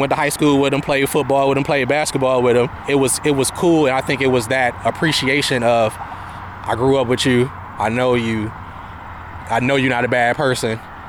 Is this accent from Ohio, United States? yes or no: yes; Cleveland, Ohio, United States; It wasn't a glamorous place to live and grow up, but it was still good foundation-wise